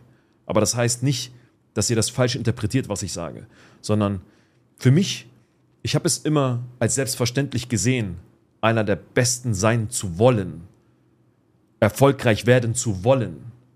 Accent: Palestine; auch ich als Palästinenser, wenn ich das heute sehe, was auf der Welt abgeht, was meine eigenen Landsleute, sage ich mal, jeden Tag durchzumachen haben

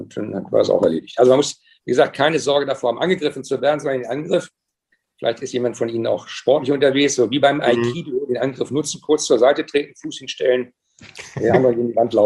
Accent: Schleswig-Holstein, Germany; ich komme ja aus Schleswig-Holstein

